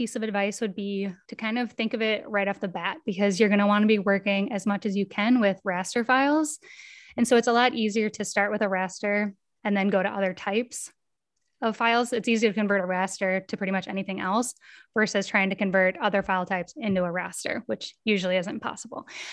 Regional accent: Minnesota, United States; now in Denmark; my shop is based in Minnesota, my home state. My products are produced on a woman-owned printing press in Minnesota. I live in Denmark.

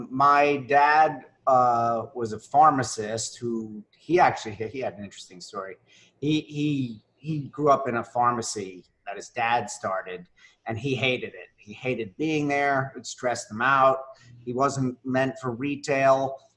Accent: Brooklyn, New York, United States; I grew up in Brighton Beach, Brooklyn. Our apartment overlooked the Atlantic Ocean, overlooked Coney Island. Really colorful neighborhood.

